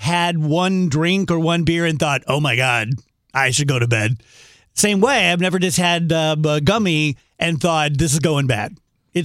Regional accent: Scotland, United Kingdom; I'm Scottish.

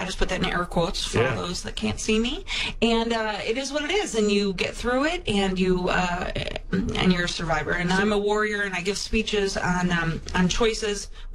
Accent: Oak Park, Illinois, United States; I'm from Oak Park, so we have to, like, shout out to everybody.

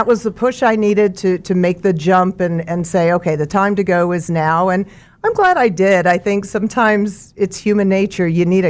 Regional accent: Mulvane, Kansas, United States; I grew up in Mulvane on a farm.

